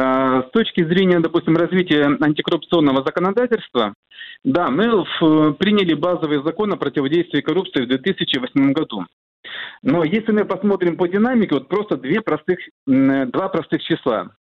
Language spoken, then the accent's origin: Russian; Russia; ко мне после доклада подходили и спрашивали, точно ли я из России. Я говорю, да, конечно